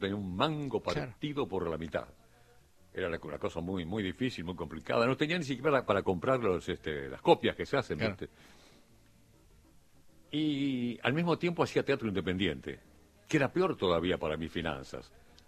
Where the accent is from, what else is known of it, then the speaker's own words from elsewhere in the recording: Colonia Belgrano, Santa Fe, Argentina; En mi pueblo, en Colonia Belgrano